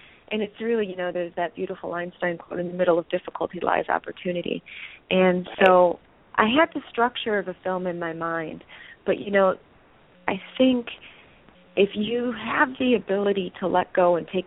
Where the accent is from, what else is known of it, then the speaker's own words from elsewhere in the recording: Chicago, Illinois, United States; I grew up in Chicago, so I grew up with those kind of winters.